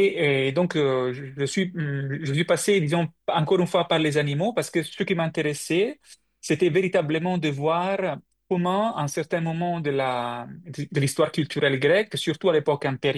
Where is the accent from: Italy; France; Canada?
Italy; Rome, Lazio; French is a second language; Je suis né à Rome, donc j'étais tout petit, j'ai commencé, disons, à explorer ma ville, mes musées, etc.